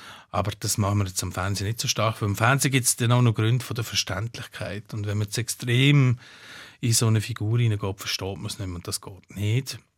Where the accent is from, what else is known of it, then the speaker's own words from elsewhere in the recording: Switzerland; nicht ich als Schweizer, der einen Albaner spielt.